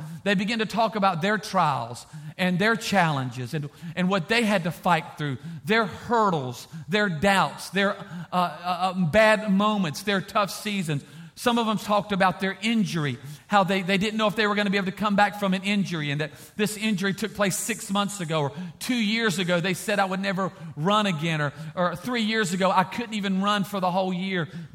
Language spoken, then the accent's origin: English; Texas, United States; We love you. We're from Texas.